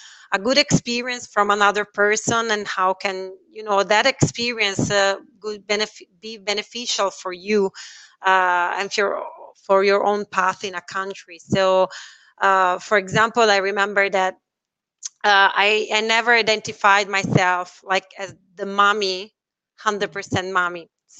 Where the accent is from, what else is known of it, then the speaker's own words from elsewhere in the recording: Italy; English is a second language; So, for example, I come from Italy, where we have this very traditional idea of family